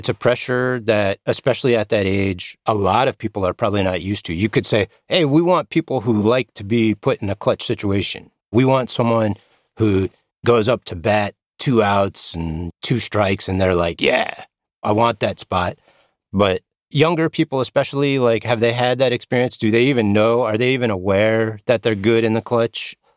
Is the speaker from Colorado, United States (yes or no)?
yes; Colorado, United States; Growing up in Colorado, flying around there, had a fantastic time.